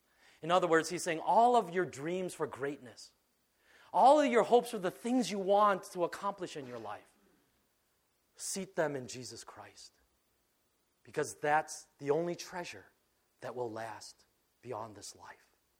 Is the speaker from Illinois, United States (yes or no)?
yes; Chicago, Illinois, United States; There's a sense in which I feel like I share in that glory because I'm from Chicago.